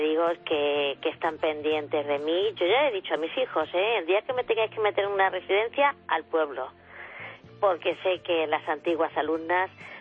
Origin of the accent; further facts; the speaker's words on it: Toledo, Castilla-La Mancha, Spain; born there; yo nací en Toledo y me he jubilado en Toledo, pero para mí sigue siendo mi pueblo.